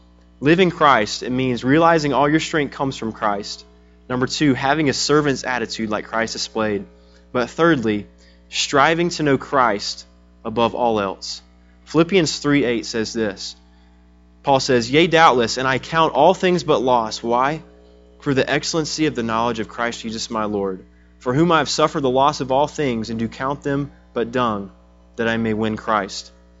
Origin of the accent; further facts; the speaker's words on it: Georgia, United States; I'm from Georgia, so I'm a Braves fan.